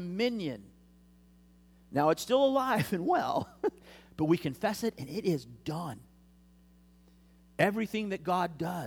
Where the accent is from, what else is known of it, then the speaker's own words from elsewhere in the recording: Kansas, United States; Growing up in Kansas, you know, in February, you look out, and those fields are just dead.